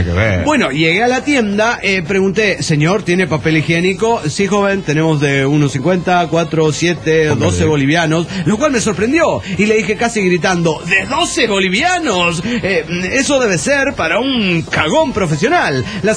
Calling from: Lima, Peru; de Lima, Perú.

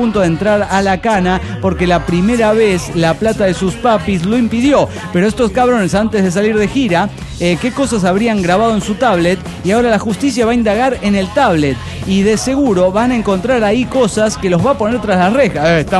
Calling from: Sucre, Chuquisaca, Bolivia; de Sucre, Bolivia.

